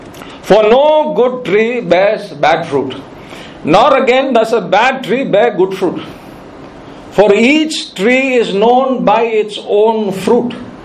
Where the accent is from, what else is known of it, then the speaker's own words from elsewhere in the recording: Palangnad, Kerala, India; Now, I grew up in Palangnad, and the place is full of paddy fields. When we were kids, and when it rains, you have the boats, you can go inside through the stream, and on either side there's paddy field.